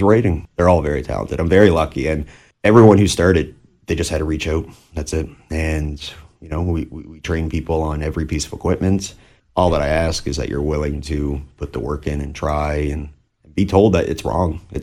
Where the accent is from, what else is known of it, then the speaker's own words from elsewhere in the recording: Pleasant Bay, Nova Scotia, Canada; I grew up in Pleasant Bay, which is a bit of a mountain away, but in relative terms to rural Cape Breton or neighboring towns.